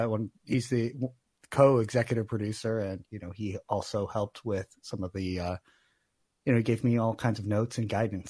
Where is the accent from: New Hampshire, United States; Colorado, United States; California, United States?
California, United States; I'm from Northern California, kind of near Lake Tahoe.